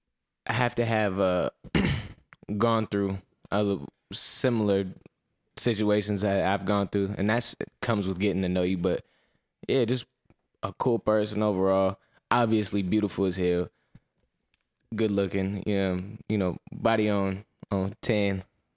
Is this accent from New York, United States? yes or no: no; Bakersfield, California, United States; I'm from Bakersfield, California. I'm a rapper slash, well, not slash. I'm just an artist from, Bakersfield. And I'm 18 years old.